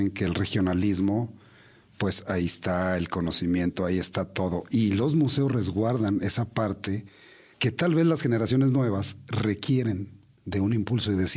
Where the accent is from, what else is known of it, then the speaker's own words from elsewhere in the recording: Nuevo Ideal, Durango, Mexico; now in Durango, Mexico; yo soy originario de Nuevo Ideal, Durango. Estoy en la ciudad de Durango. Pero sin embargo, yo traigo el recuerdo de donde yo nací, de ese municipio, que es reciente, es el municipio más joven, por cierto.